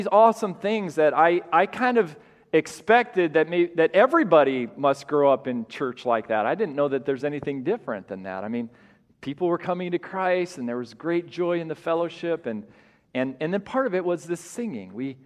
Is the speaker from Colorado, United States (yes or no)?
yes; Colorado, United States; born there; I was born in Colorado. A few years before I was born, my dad had taken a church in Longmont, Colorado.